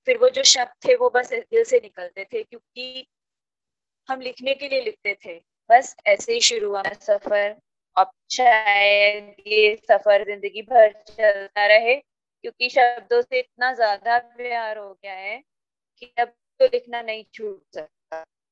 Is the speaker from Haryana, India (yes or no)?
yes; Faridabad, Haryana, India; now in Dehradun, India; मैं अभी 2 साल पहले ही यहाँ शिफ्ट हुई हूँ। मैं फरीदाबाद से बिलोंग करती हूँ वैसे तो। हाँ, मैं 22 इयर्स रही फरीदाबाद में